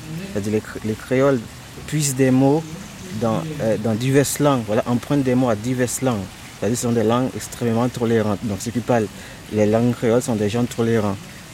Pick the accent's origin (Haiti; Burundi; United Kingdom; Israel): Haiti; moved away as an adult; also born or lived in Martinique / France; Je suis né en Haïti, j'ai fait mes études primaires et secondaires en Haïti. Après, j'ai poursuivi mes études à l'Université des Antilles de la Guyane, à la Martinique. Et après, je les ai poursuivis en métropole, à l'Université Paris 8, en Saint-Denis.